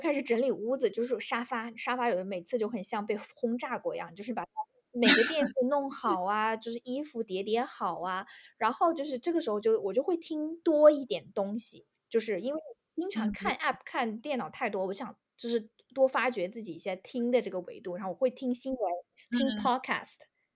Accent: China; 因为在中国的时候嘛，你会 就是觉得教育就是家庭教育和社会教育，那的确自然好像真的没有，我们从小到大都是钢筋水泥城市中长大

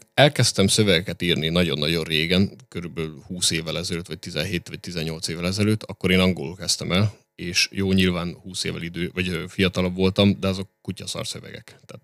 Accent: Eger, Heves, Hungary; én legalábbis ezt látom Egriként.

